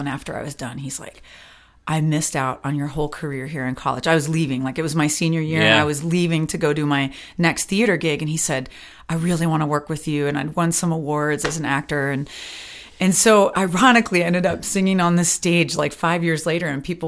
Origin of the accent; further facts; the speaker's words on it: Wisconsin, United States; now in Carlisle, United States; I grew up in Wisconsin.